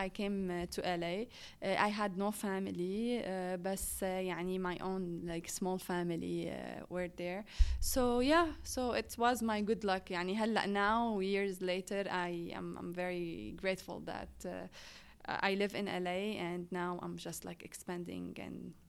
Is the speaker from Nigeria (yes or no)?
no; Damascus, Damascus Governorate, Syria; also born or lived in Homs; now in United States; I was born and raised in Damascus, and then I lived about 10 years in Homs.